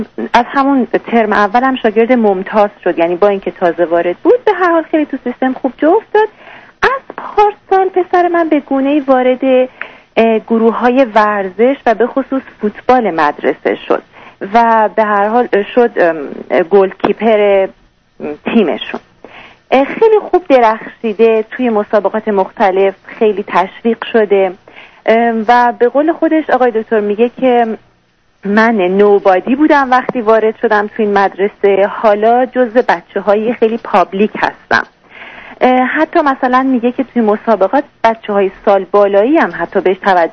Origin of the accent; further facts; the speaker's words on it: Iran; moved away as an adult; now in Dubai, United Arab Emirates; ما 3 سال پیش، یعنی وقتی که پسر من 9 ساله بود، از ایران مهاجرت کردیم به دبی.